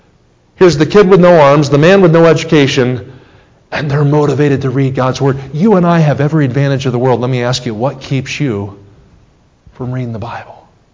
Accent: New Jersey, United States; also born or lived in Kansas City; now in Missouri, United States; which I grew up in New Jersey. I've now been a resident of Missouri longer than I was in New Jersey, but I lived in Kansas City for 29 years.

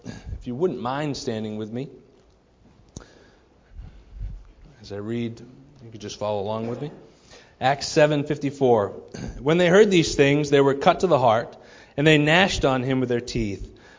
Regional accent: Maine, United States; born there; I was born in Maine, and my wife was born in Massachusetts.

